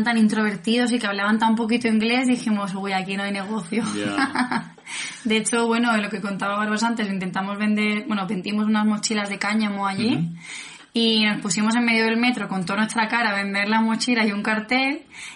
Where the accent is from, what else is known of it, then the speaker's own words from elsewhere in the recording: Spain; somos españoles, viajamos en billete de vuelta.